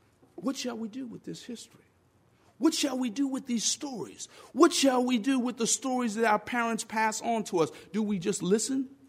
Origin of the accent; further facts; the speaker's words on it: South Carolina, United States; But as a young man growing up in South Carolina, my grandmother was blissfully unaware of the implications of the 13th Amendment, barring involuntary servitude.